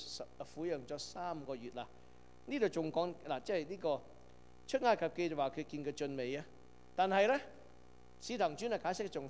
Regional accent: Guangdong, China; 我哋广东人有句点啊？

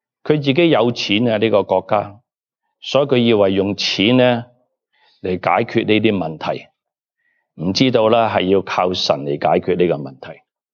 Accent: China; 你知唔知我哋中国人嗰啲碗啊

